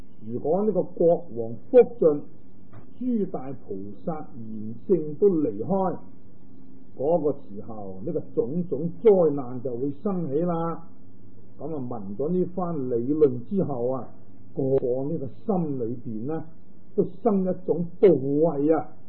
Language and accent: Cantonese; Guangdong, China; 即系我哋广东人话嘅细佬啊。